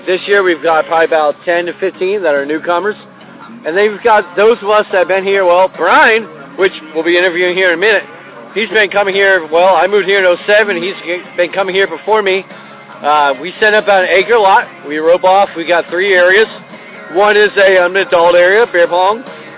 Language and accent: English; Philadelphia, Pennsylvania, United States; I'm the redneck from Philly